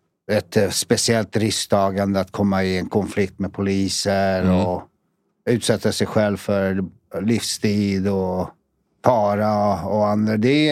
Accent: Fittja, Stockholm County, Sweden; born or raised there

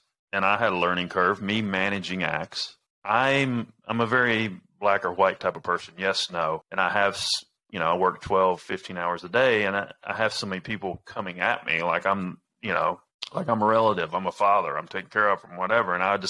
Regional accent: New York, United States; growing up in the Bronx, too, is almost survival.

